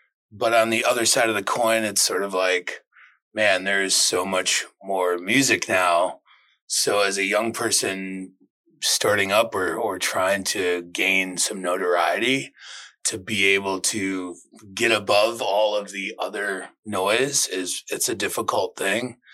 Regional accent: Eau Claire, Wisconsin, United States; we had a really established jazz band in my hometown of Eau Claire, Wisconsin.

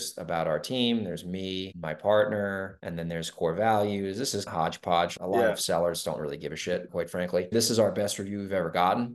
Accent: New York, United States; I'm from New York.

